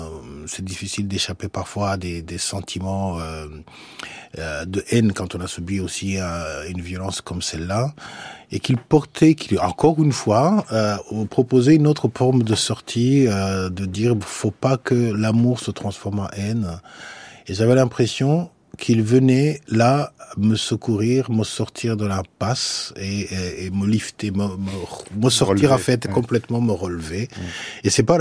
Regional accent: Rwanda; moved away

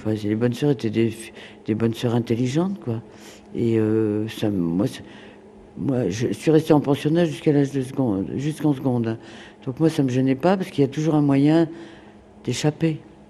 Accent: France; born there; also born or lived in Vietnam / Cambodia; moi je suis née en France, et puis après on est reparti en 45.

